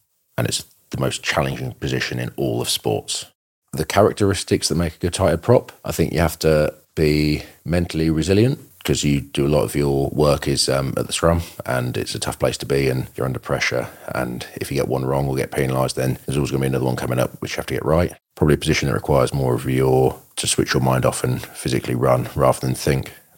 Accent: Leicester, East Midlands, United Kingdom; even though I'm not from London, I'm from Leicester.

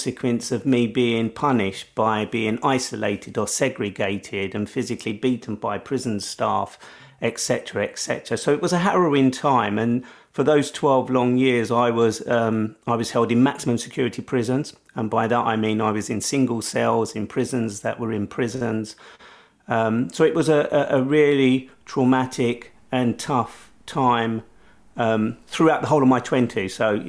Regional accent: London, United Kingdom; So at the age of 20, as a Londoner, I was arrested.

